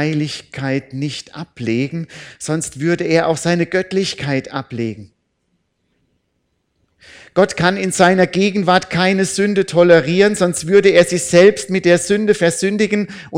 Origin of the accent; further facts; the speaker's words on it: Crumstadt, Hesse, Germany; Als ich so 11, 12 Jahre alt war, da ging ich in meinem Heimatdorf in Krummstadt in die Jungschar.